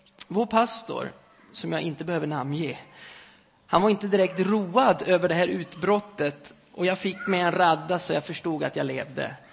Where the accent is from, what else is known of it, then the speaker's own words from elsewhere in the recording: Alfta, Gävleborg County, Sweden; hemma i min församling, hemma i Alfta, där jag kommer ifrån.